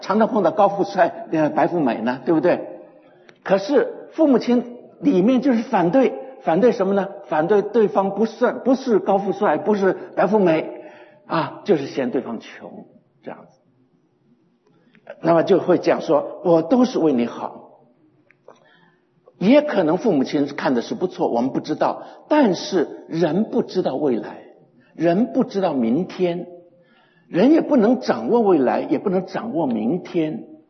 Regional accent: China; 我们中国人很多的家庭啊，这个儿女长大了

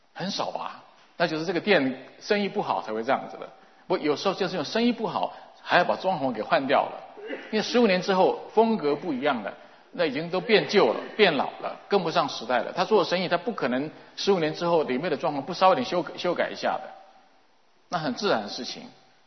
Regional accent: Taiwan; 他回到台湾以后也没有固定的教会生活，因为我请了很多去帮忙，但是在我的故乡那里要去教会不是那么容易

